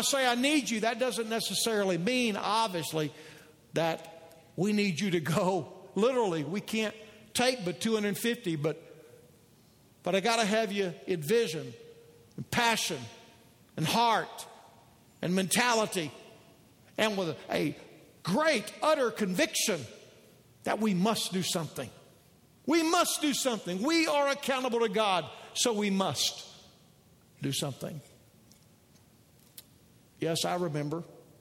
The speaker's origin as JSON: {"language": "English", "region": "Texas", "country": "United States", "tie": "born or raised there", "said": "Takes me back to the little church I grew up in Texas."}